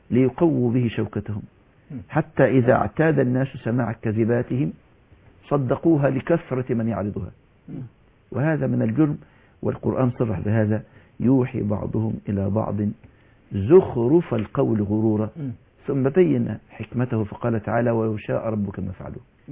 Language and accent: Arabic; Egypt; حتى أنني كنت في ذور الحضور أكثر من عندنا في مصر